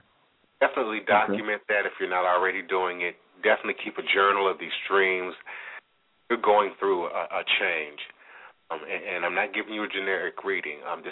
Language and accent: English; Chicago, Illinois, United States; And see, I'm from Chicago. I understand. I love Chicago. I was born in Cook County Hospital.